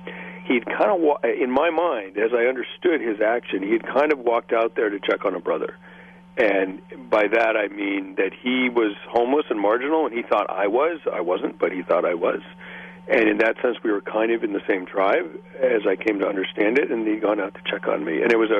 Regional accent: East Coast, United States; And I wound up, I grew up on the East Coast, and I wound up in Gillette, Wyoming, one very, very cold fall morning.

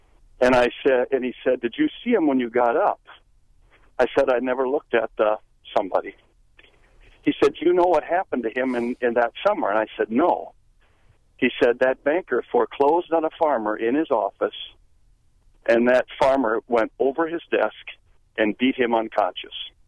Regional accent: Iowa, United States; I'm 55. I'm actually from Iowa, but I'm traveling on business today through Wisconsin, and I picked up the show.

